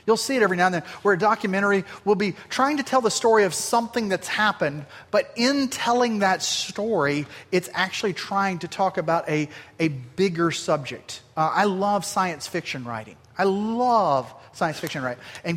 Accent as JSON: {"language": "English", "region": "Southern US", "country": "United States", "accent": "Southern", "said": "every now and then you hear me say a word and my Southern accent comes out and I think nothing of it"}